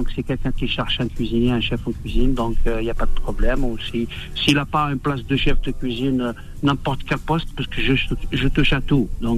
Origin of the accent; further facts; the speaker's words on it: Algiers, Algiers Province, Algeria; Non, moi je suis d'Alger.